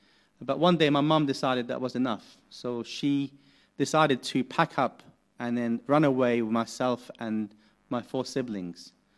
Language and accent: English; Lebanon; I grew up in Lebanon in the 80s. I come from a Muslim family. My mom and my dad and four other siblings lived in the Muslim north of the country.